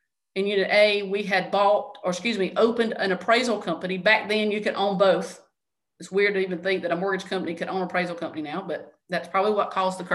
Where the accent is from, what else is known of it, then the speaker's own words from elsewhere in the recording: Easley, South Carolina, United States; And you heard me say I was from Easley, small town, knew the bank president, graduated with his son.